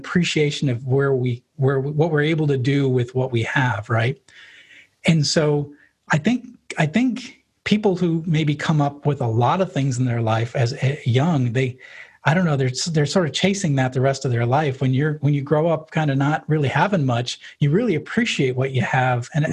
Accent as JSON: {"language": "English", "region": "New England", "country": "United States", "tie": "born or raised there", "said": "I never went to Florida. I grew up in New England, right?"}